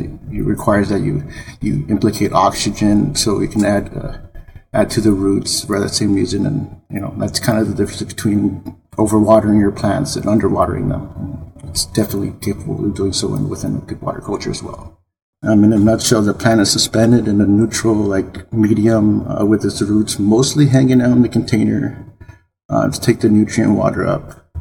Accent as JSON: {"language": "English", "region": "California", "country": "United States", "tie": "born or raised there", "said": "I grew up here in Cali, Southern California. So you can imagine the weather is not too crazy, but it does kind of shift up and down."}